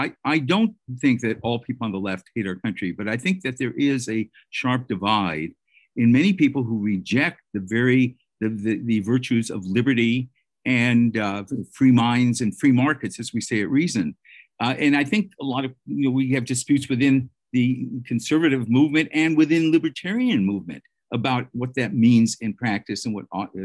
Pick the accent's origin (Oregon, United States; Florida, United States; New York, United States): New York, United States; Bronx; born there; My parents came from Poland. I was born in the Bronx. My parents were Democrats.